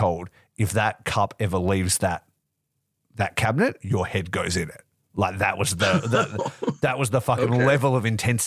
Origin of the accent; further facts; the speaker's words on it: Western Australia, Australia; I have to say it because I'm West Australian and I fucking doing my country proud.